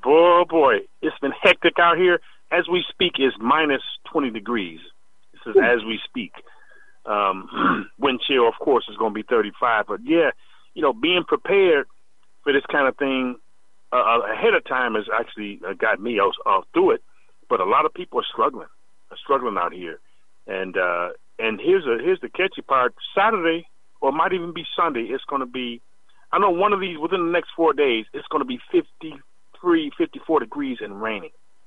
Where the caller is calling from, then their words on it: Detroit, Michigan, United States; Hey, how you doing, Dave? … in Detroit, man.